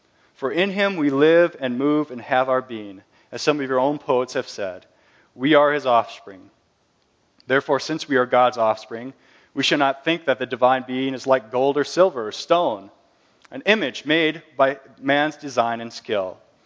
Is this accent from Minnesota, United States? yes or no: yes; Albert Lea, Minnesota, United States; I am a Minnesotan, by the way, just so you know. I grew up in the cornfields of Albert Lea, Minnesota.